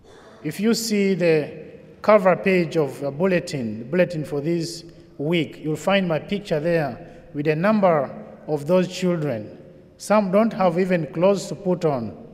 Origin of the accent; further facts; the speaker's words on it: Tombura, Western Equatoria, South Sudan; English is a second language; I come from South Sudan, dear sisters and brothers, and … I come from the Catholic Diocese of Tombura, Yambio.